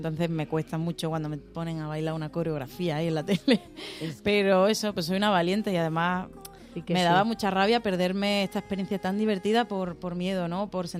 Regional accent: Cádiz, Andalusia, Spain; now in Madrid, Spain; Hombre, claro, mi tierra siempre.

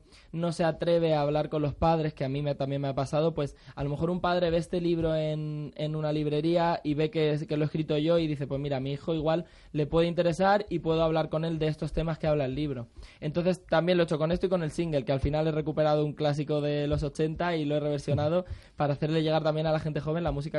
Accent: Alicante, Valencian Community, Spain; moved away as an adult; Yo al final salí de Alicante a los 19 años y era la primera vez que yo salía prácticamente de Alicante.

